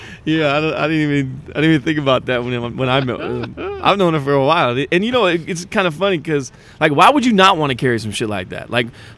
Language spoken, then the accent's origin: English; Hayward, California, United States; Look, man, I was from Hayward.